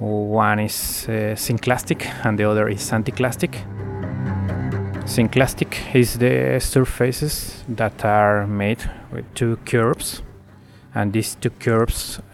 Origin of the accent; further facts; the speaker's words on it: Mexico City, Mexico; now in São Paulo, Brazil; I'm an artist from Mexico City, but actually I live in São Paulo, Brazil.